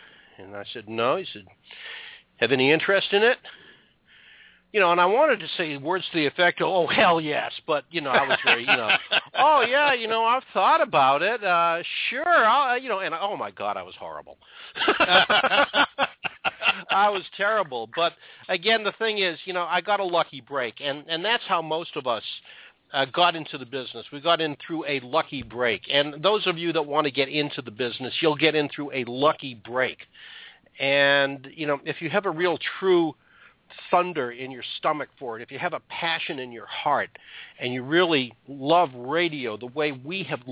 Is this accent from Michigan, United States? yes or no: no; Boston, Massachusetts, United States; I had always had an interest in it, you know, growing up in Boston, and I can remember going and visiting the various radio stations there